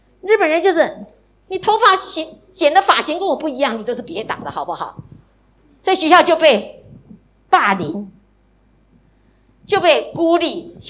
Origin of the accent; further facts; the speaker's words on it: China; 那我们中国人又是读书觉得很重要